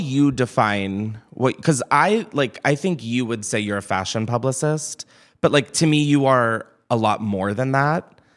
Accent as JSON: {"language": "English", "region": "Delaware", "country": "United States", "said": "I'm from Delaware."}